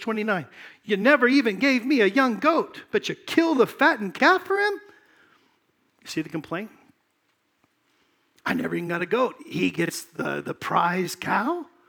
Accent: California, United States; When I grew up in California, my buddies and I would go to OB, Ocean Beach. It's at the west end of Golden Gate Park.

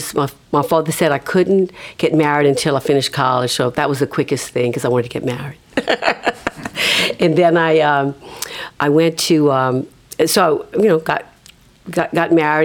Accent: St. Martinville, Louisiana, United States; Well, I grew up in St. Martinville, as you said earlier, and I'm one of 12 children.

